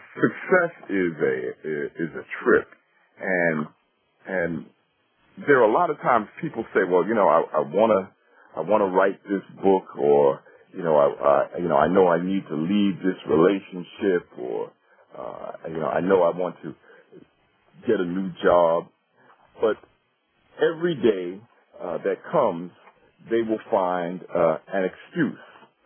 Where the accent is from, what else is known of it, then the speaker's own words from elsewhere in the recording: New York City, New York, United States; I was born in Brooklyn and Queens, New York City, and went to school in Bed-Stuy and then Jamaica, Queens, and went to school there in Queens.